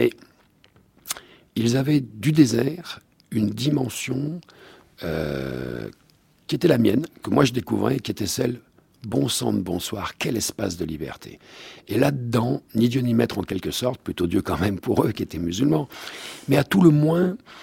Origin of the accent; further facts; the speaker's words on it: France; pas parce que je suis français